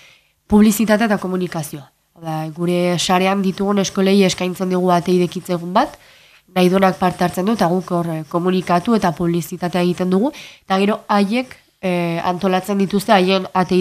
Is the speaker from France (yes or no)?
yes; Hendaye, Nouvelle-Aquitaine, France; erran bezala ni Hendaiakoa naiz. Eta ene ikasketak egin eta gero Bilbora joan nintzen, unibertsitate ikasketak egiteko